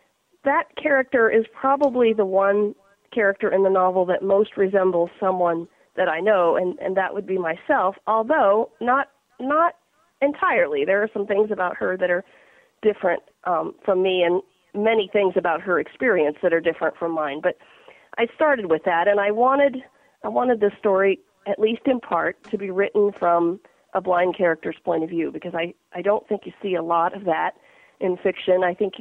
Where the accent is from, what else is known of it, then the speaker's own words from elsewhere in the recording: Ohio, United States; Well, I grew up in Northeast Ohio, actually in rural county, Carroll County, and I grew up since the age of three, having been blind, and grew up on a farm and riding horses